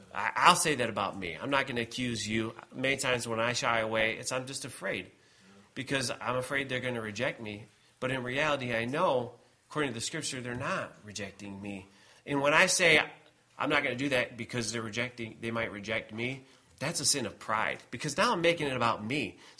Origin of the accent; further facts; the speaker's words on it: Michigan, United States; And I'm from Michigan, and you understand the laws are different there, right?